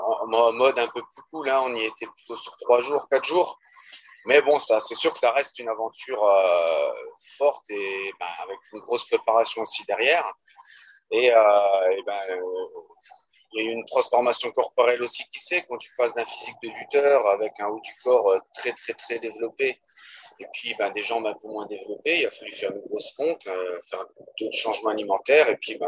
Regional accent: Thionville, Grand Est, France; also born or lived in Île-de-France; now in Nantes, France; j'habite désormais sur Nantes. Je suis originaire, comme de Guillaume, de Thionville. Ensuite, j'ai fait un petit intermède de 8 ans en région parisienne

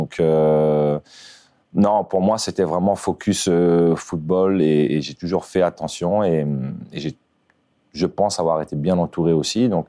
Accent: Réunion, France; Moi, je suis réunionnais, donc ça veut dire que je dors beaucoup.

